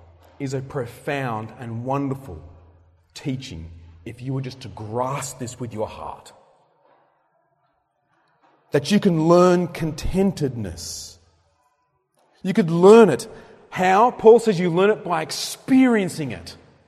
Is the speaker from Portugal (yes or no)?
no; Zambia; born there; I was born in Zambia, so I was born in Africa, Southern Africa. My parents were missionaries there. I went back there in 2008